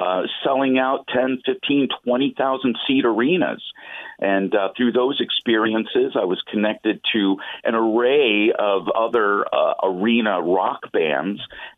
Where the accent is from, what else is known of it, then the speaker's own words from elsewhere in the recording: Springfield, United States; I grew up here in Springfield. I have always felt like a Springfield kid.